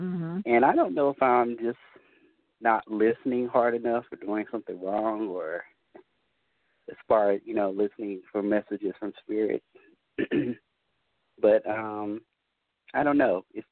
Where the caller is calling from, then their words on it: North Carolina, United States; I'm calling from North Carolina.